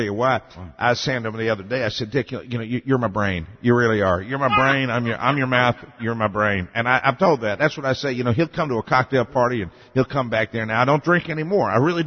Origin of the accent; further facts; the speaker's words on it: Texas, United States; accent: Texas; I'm using more of my Texas accent than I've used in a long time.